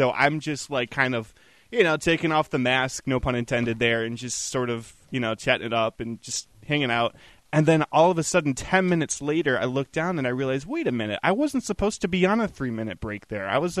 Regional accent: Green Bay, Wisconsin, United States; once the word got out that I was from Green Bay, Wisconsin

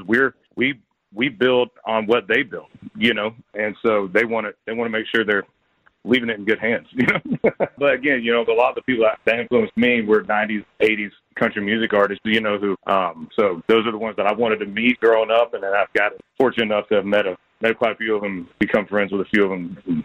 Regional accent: Florida, United States; Florida. I love it, but it's not a destination site for most people to end up. If you end up in my hometown, you took a wrong turn headed to Orlando.

